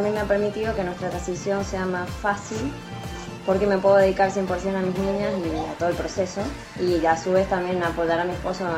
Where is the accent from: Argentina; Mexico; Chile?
Argentina; yo trabajaba también en mi país, en Argentina.